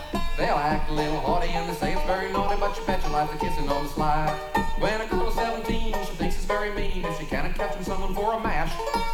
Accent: Pennsylvania, United States; I grew up in Pennsylvania. It was kind of far out in the country. There was not a whole lot to do except get in trouble.

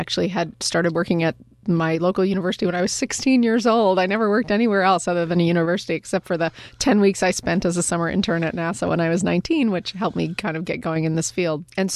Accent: Arizona, United States; also born or lived in Boston, United States; And for me, I grew up in Arizona. I was born in Boston, but I grew up in Arizona.

